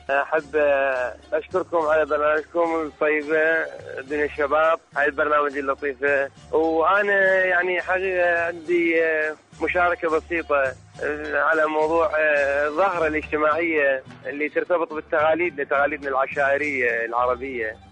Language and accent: Arabic; Bahrain; من البحرين